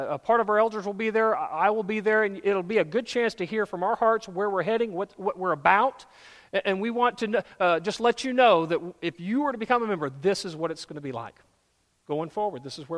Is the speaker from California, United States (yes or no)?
no; Texas, United States; Well, I say that kind of as a Texan. Jim Jennings, who's my fellow Texan, is providing Bluebell ice cream